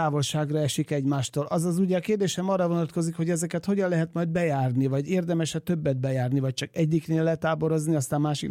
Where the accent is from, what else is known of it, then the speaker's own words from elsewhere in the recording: Zala, Hungary; ugye én zalai gyerek vagyok